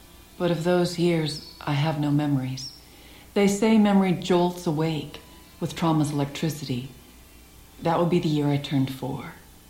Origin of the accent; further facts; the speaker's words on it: Ontario, Canada; I'm from Ontario, Canada. And I'm married to a farmer.